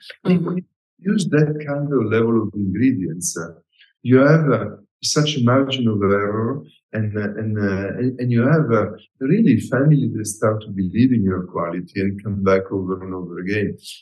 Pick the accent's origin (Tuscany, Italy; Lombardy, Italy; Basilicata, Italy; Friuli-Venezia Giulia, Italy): Lombardy, Italy; Milan; English is a second language; Yeah, I'm from Milano. And so I took my university degrees in Milano.